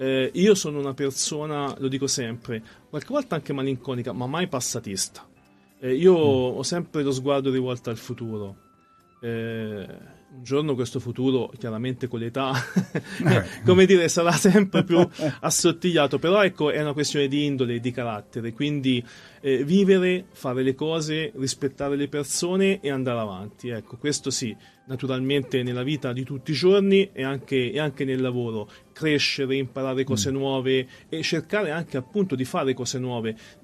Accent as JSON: {"language": "Italian", "town": "Tegoleto", "region": "Tuscany", "country": "Italy", "tie": "born or raised there", "also_born_or_lived": "Arezzo", "said": "Sono nato ad Arezzo, in via Masaccio, ho vissuto 25 anni a Tegoleto, che è un paese di 1000 abitanti, sono stato benissimo."}